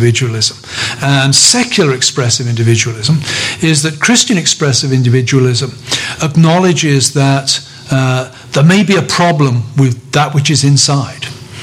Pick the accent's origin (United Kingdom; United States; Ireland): United Kingdom; England; I grew up in England. The idea of reserve, of not expressing one's emotions in public, was very, very important to the kind of upbringing I had.